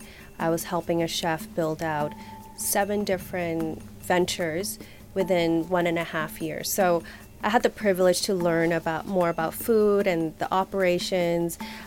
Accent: Hong Kong; also born or lived in Shanghai; growing up in Hong Kong and Shanghai, growing up in large cities, you don't get that access.

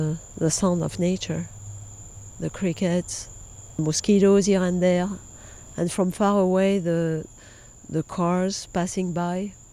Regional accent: Brittany, France; moved away as an adult; now in United States; I'm a French citizen. I was born in France from Lebanese parents. And I grew up in Brittany, where I studied. And I came to United States 22 years ago.

